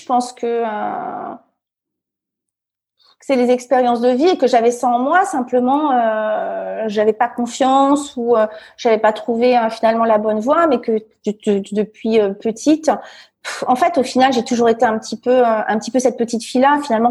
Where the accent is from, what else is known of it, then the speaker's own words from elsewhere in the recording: Fontainebleau, Île-de-France, France; moi, je suis née à Fontainebleau. Donc, c'est à 60 km de Paris. C'est plutôt, dans des petits villages autour, c'est plutôt la campagne. J'ai hyper grandi. C'était à l'époque, hyper grandi, ça veut rien dire. J'ai grandi hyper tranquillement. C'est-à-dire que c'était plutôt les petits villages.